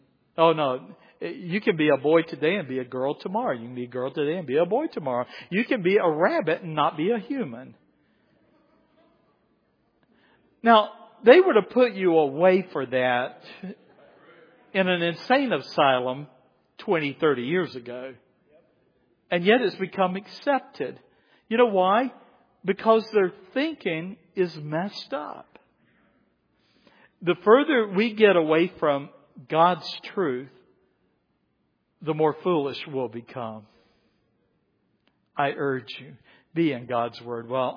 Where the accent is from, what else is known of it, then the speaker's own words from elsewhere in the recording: South Carolina, United States; accent: Southern; Now, I grew up in South Carolina. I had never been around Northerners at all.